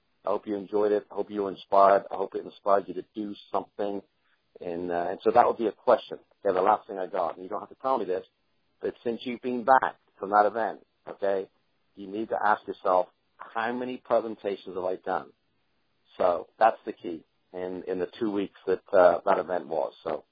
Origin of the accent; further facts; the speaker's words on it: England, United Kingdom; So I hope you guys have a happy 4th, even though I'm an English person, okay?